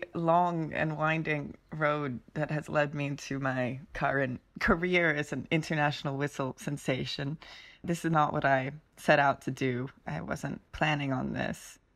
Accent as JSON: {"language": "English", "town": "Mullumbimby", "region": "New South Wales", "country": "Australia", "tie": "born or raised there", "also_born_or_lived": "Los Angeles, United States", "said": "I grew up in Mullumbimby. I spent my formative years in Los Angeles, and then we moved to Mullumbimby, Australia, which was quite a shock. It's inland from Byron Bay."}